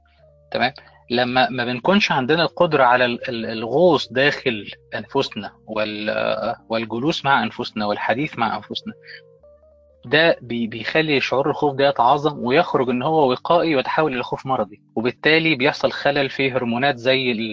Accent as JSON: {"language": "Arabic", "country": "Egypt", "said": "عشان أنا كمصري طبعا إحنا اللي ابتكرنا الدراما العربية"}